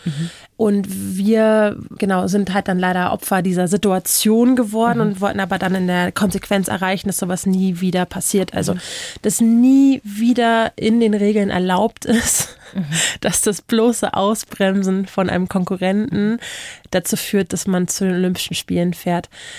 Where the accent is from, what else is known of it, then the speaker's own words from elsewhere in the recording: Kiel, Schleswig-Holstein, Germany; Oh, also ich bin ja aus Kiel